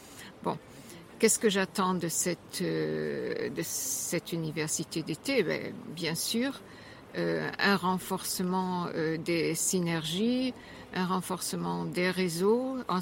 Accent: France; accent: German; now in Germany; je suis française d'origine mais j'habite en Allemagne depuis 50 ans, d'où mon petit accent allemand.

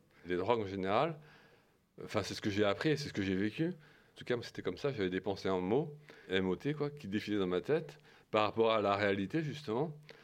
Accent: Nantes, Pays de la Loire, France; born there; je suis né à Nantes, je suis né en 78

